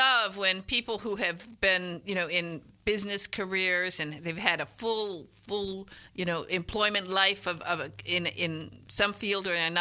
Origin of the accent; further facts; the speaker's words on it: Detroit, Michigan, United States; I grew up in Detroit, so we were always going across to Canada